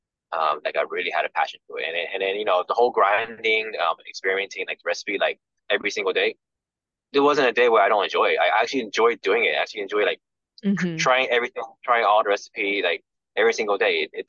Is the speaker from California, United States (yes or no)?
no; Texas, United States; especially where I grew up here in Texas. There's literally none.